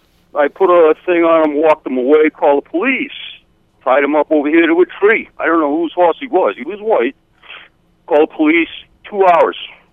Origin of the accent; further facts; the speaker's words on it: Connecticut, United States; And anyway, when it was announced that I was from Connecticut, these guys just kind of froze up and looked at me.